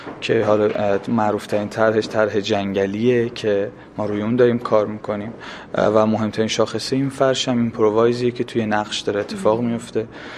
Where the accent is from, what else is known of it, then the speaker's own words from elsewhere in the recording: Kashan, Isfahan, Iran; خب من خودم اهل کاشانم و جوشقان هم، این جوشقان نزدیک، یکی از روستاهای نزدیک کاشانه